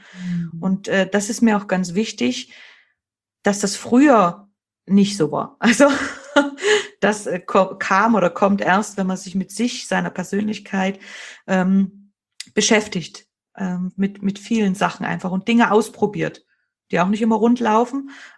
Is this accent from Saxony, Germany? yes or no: no; Bavaria, Germany; also born or lived in East Germany; Ich bin ja in Ostdeutschland geboren und wir sind 91 dann nach Bayern. Da habe ich die ganze Schulzeit gemacht